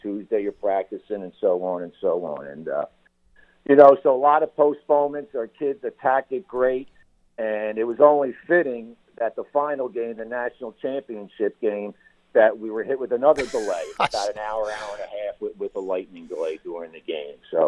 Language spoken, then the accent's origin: English; Bala Cynwyd, Pennsylvania, United States; I was raised, born and raised in Bala Cynwyd, right there, right a suburb of Philadelphia, yep. right across the street from St. Matthias Church and School